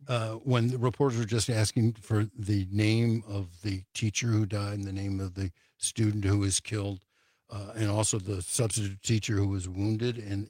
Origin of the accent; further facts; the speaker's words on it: Highland Park, Illinois, United States; now in Madison, United States; like I grew up in Highland Park, Illinois, and they had that 4th of July parade shooting there.